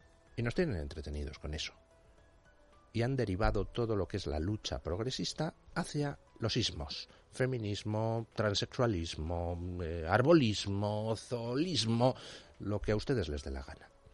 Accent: Madrid, Community of Madrid, Spain; yo como madrileño soy el culpable de todo

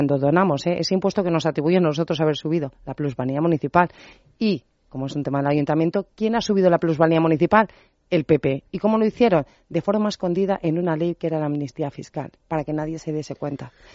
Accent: Madrid, Community of Madrid, Spain; yo como ciudadana madrileña me encuentro beneficiada

